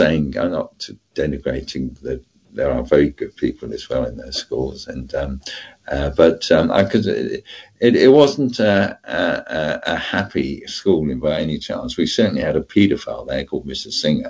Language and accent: English; Weybridge, South East England, United Kingdom; also born or lived in London; I was born in St. Thomas's, actually. And we lived in Chelsea for a while, and then my mum got tired of the city, said I want to go out to find the country.